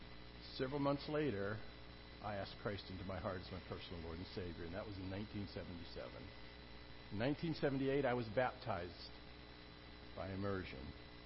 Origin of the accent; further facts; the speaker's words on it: United States; now in Canada; I can tell you that I'm from the United States originally. I've now been in Canada pretty close to 45 years.